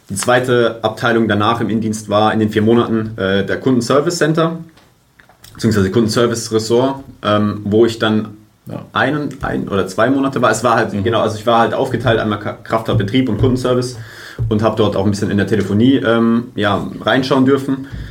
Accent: Sandhausen, Baden-Württemberg, Germany; ich komme aus Sandhausen

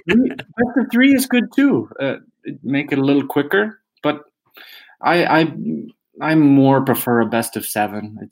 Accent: Canada; my hometown in Canada

